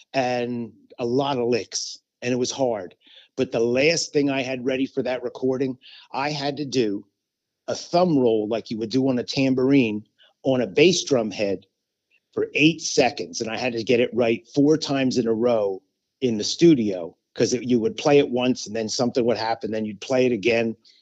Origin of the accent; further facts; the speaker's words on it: Vineland, New Jersey, United States; also born or lived in Philadelphia; And so I was born in Philadelphia and born and raised, in Vineland, which is Cumberland County.